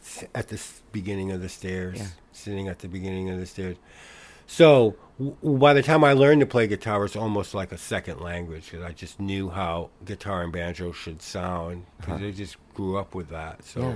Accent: Cabot, Vermont, United States; now in Austin, United States; is the biggest city in Vermont, 40,000 maybe. And from there, I moved to Austin.

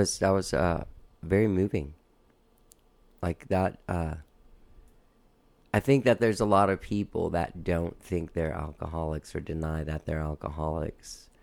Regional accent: Cuba; Look, I'm Cuban and I just turned out like this.

